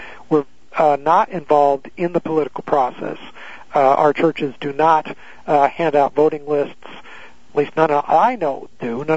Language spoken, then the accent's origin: English; California, United States; I grew up in California, so I know about a lot of those.